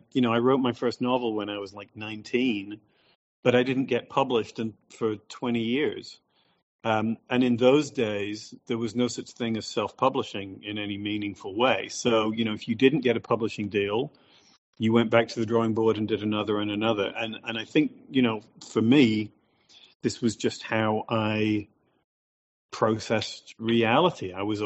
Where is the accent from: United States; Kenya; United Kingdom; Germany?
United Kingdom; Preston, North West England; Yeah, I grew up in Preston in Lancashire.